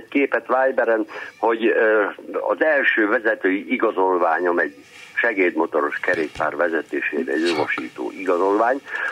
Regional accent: Vámosgyörk, Heves, Hungary; 75-ben érettségiztem én Gyöngyösön, és a szülőfalumból, kis Vámos Györgyről, azzal mentem be

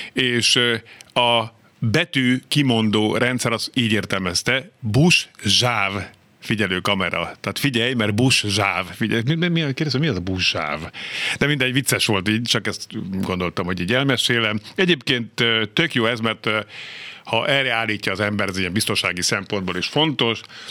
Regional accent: Budapest, Hungary; born there; én itt is születtem Budapesten

